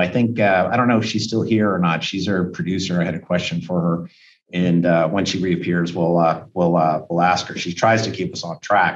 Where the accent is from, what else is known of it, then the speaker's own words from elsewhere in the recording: Fairfax, Virginia, United States; You know that I grew up in Fairfax, like 15 miles from Tyson's Corner.